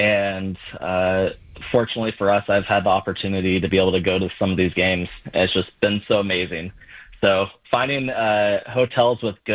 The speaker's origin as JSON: {"language": "English", "town": "Albany", "region": "Oregon", "country": "United States", "tie": "born or raised there", "said": "So I grew up in Albany. Everyone asks, why am I a Duck fan, not an Oregon State fan?"}